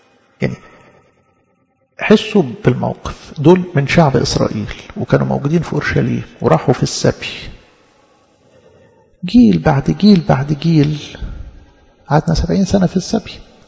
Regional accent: Egypt; أنا قبطي بحسب يعني المفاهيم الدينية، مش بكلم على الجنسية كمصري أو غيره، ولا أنا أعيش زي الأمريكان ولا الأسترار ولا الكنديين اللي أنا عايش في وسطيهم؟

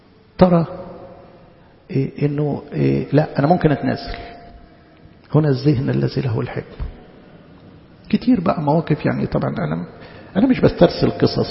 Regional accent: Egypt; لكن أنا كمصري وأنا داخل بلدي ما في الجمرك ما يدفعنيش رسوم إقامة

